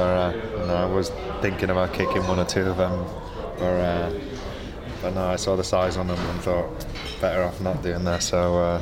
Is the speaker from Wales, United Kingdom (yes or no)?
yes; Wales, United Kingdom; You know, being Welsh is sort of bred into you to support the national team.